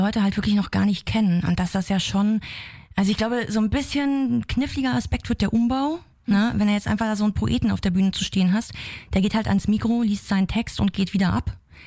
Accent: Berlin, Germany; Na, also ich komme schon aus Berlin.

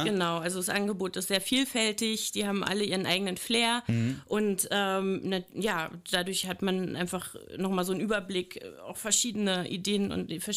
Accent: Berlin, Germany; Und das wissen wir als Berliner ja.

